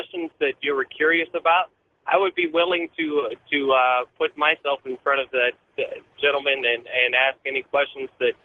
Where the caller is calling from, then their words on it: Arizona, United States; from Arizona right now.